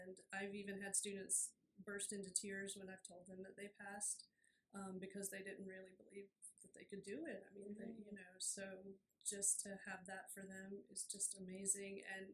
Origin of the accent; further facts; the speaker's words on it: Florida, United States; born there; Both. I was born in Florida, so.